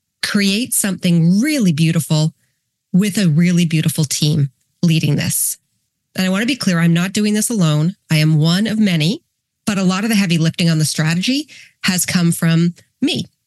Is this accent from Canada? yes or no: yes; Ontario, Canada; we moved our entire family to my hometown about 6 months ago. And it's a tiny little village in Ontario that's considered to be one of the most beautiful villages in Canada.